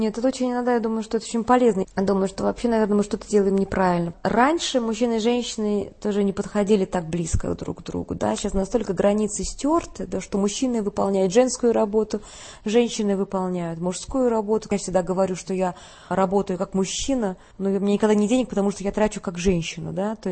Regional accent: Russia; Ну, это же мой родной язык. Я думаю, что я уже достаточно нагулялась по Европе. Очень бы хотелось вернуться в Россию.

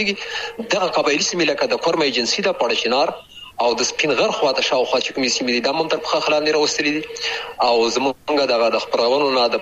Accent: Afghanistan; هغه دیارلس سوه څلور شپېته کال و چې زه په همدې ولسوالۍ کې پیدا شوم، د بابو خیلو نومې ځای کې چې دا هم همدغه هم جوار ولسوالۍ ده، د ښکته پښتونخوا هغه ولسوالۍ چې د ډیورن کرخې سره جوخته پرته ده

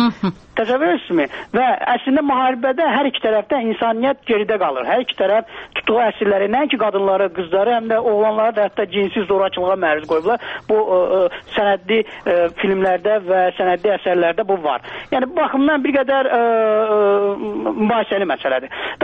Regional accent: Lankaran, Lankaran District, Azerbaijan; Elə Rızanın özü Naxçıvanlıdır, ya mən Lənkəranlıyam, ya Qubalı var.

